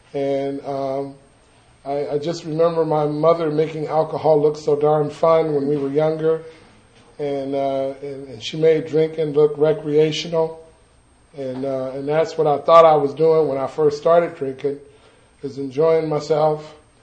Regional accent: Los Angeles, California, United States; And I grew up in the Jordan Downs housing projects in Watts, which is quite a ways away from here, but I loved living in the projects. I loved being from Watts.

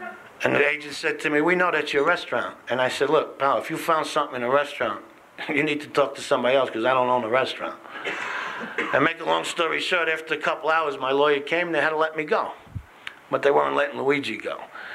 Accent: New York City, New York, United States; And in my neighborhood, I tell you, I come from Little Italy.

